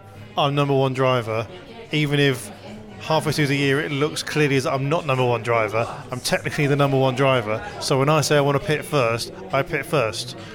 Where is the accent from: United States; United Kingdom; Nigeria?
United Kingdom; I'm British.